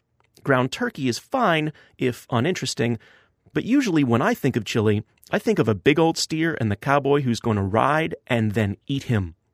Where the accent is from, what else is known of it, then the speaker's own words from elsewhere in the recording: New Orleans, Louisiana, United States; Growing up in New Orleans, there were always satisfying soups and stews to be enjoyed in the Gold House